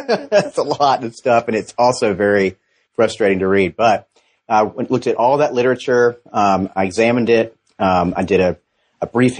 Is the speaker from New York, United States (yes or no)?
no; Georgia, United States; Yeah, well, I'm from Georgia